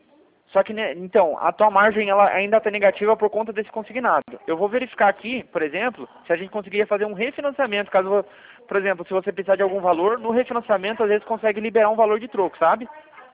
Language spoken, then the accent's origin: Portuguese; Curitiba, Paraná, Brazil; Eu sou aqui de Curitiba, tá?